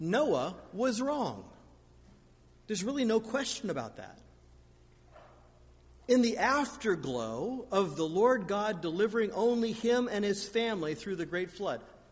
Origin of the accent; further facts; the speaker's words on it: Indiana, United States; I'm a farmer from Indiana.